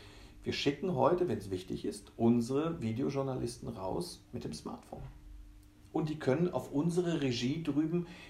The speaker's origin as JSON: {"language": "German", "region": "Rhineland", "country": "Germany", "tie": "born or raised there", "said": "Ich bin im Rheinland groß geworden"}